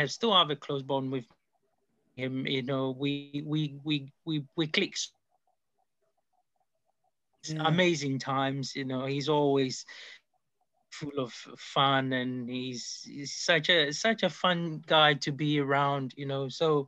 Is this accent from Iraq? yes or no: no; Ghana; moved away as an adult; now in United Kingdom; Yes, I grew up in Ghana. I came over to the UK at the age of 23.